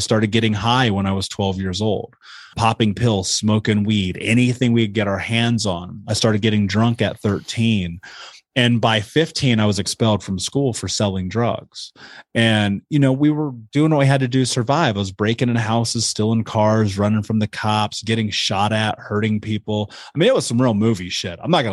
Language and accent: English; Indianapolis, Indiana, United States; You know, I grew up in Indiana, in Indianapolis.